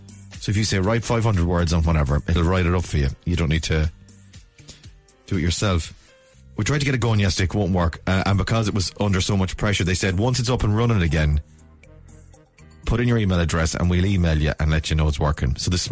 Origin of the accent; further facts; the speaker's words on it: Ireland; As an Irish person